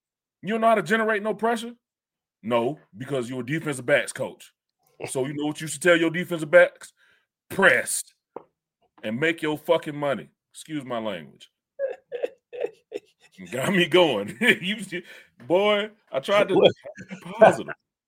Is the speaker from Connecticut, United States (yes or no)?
no; Atlanta, Georgia, United States; We are people from Atlanta. And to live in Atlanta, we are required to meet the greatness standard.